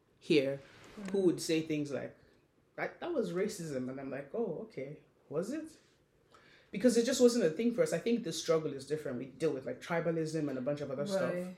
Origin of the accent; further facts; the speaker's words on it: Nigeria; moved away; being from Nigeria, growing up in Nigeria, mm-hmm.